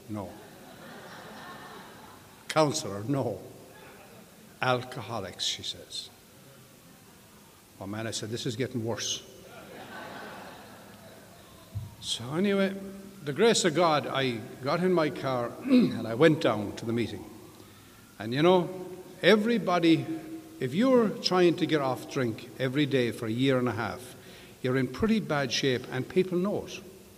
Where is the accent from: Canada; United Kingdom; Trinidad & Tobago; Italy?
United Kingdom; England; moved away as an adult; now in United States; I started this drinking at 23. I came out to America from England. I was brought out as a band leader for a fellow who lives in this town here.